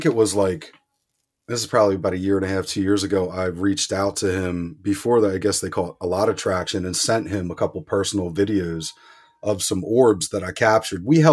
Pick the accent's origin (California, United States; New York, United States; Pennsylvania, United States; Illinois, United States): Pennsylvania, United States; I live 15 miles from where I grew up. I grew up outside of Philadelphia. I keep moving further west.